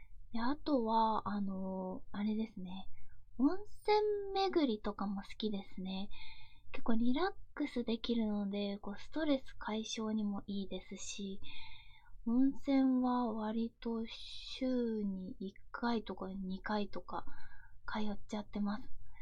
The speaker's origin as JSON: {"language": "Japanese", "region": "Shizuoka", "country": "Japan", "said": "出身地なんですけれども、静岡県出身です。"}